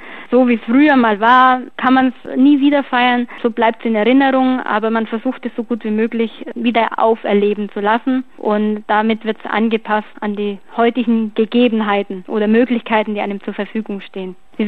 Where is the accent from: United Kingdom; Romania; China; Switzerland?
Romania; Schöndorf; also born or lived in Orat; now in Nuremberg, Germany; Ich bin in Orat geboren, in Schöndorf verwurzelt, in Nürnberg zu Haus und in Europa daheim.